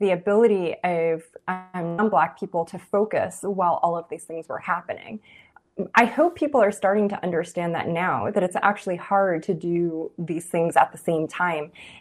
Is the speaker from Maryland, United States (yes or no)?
no; Los Angeles, California, United States; I'm in Los Angeles Unified School District, and I spent grades 1 through 12 in magnet schools in the Los Angeles Uni